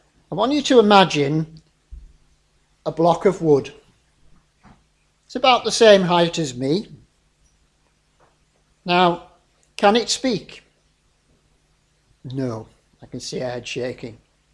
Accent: Preston, North West England, United Kingdom; I'm from Preston.

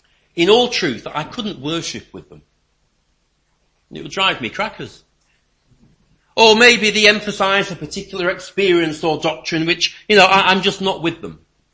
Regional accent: England, United Kingdom; I would naturally, as an Englishman, propose that a handshake is perfectly adequate for our needs here

